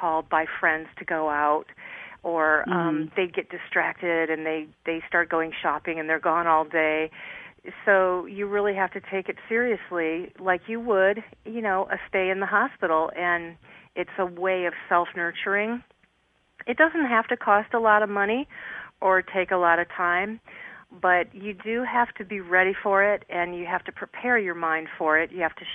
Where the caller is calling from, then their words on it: San Francisco, California, United States; I'm calling from San Francisco today.